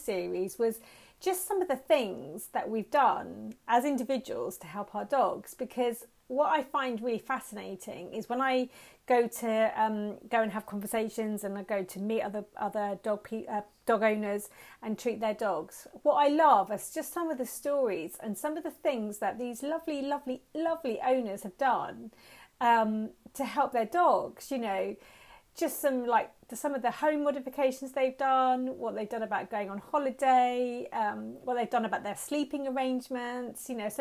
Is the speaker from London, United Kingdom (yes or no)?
no; Woking, South East England, United Kingdom; now in Frome, United Kingdom; I live in Frome, Somerset, but I grew up in Woking, Surrey, which is about 100 miles away